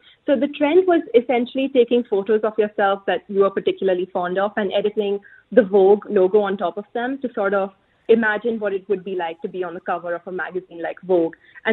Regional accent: India; especially I'm from India.

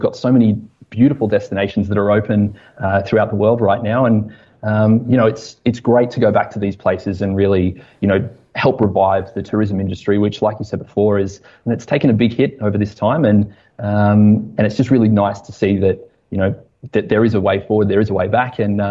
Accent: Australia; I'm Australian, if you can tell.

